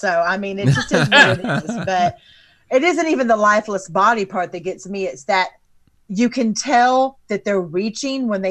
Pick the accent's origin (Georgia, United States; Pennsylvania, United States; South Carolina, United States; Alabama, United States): Alabama, United States; Well, and the thing is, because I'm from Alabama